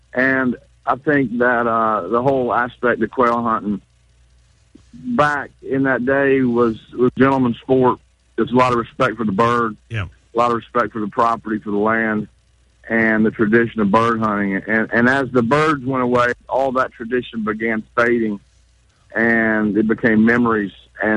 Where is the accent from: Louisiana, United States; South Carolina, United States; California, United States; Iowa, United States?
South Carolina, United States; Chester; now in Columbia, United States; Well, I'm from Chester. I live in Columbia now, and I grew up.